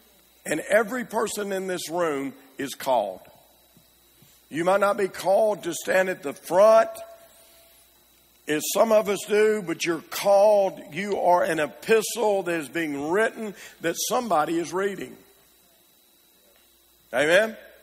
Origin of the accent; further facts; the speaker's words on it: Arkansas, United States; I grew up in Arkansas. I was there when he was governor.